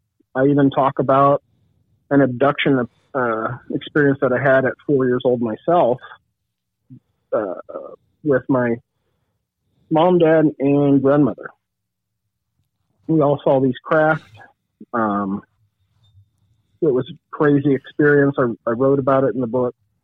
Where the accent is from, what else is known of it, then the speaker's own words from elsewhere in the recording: California, United States; So I grew up in California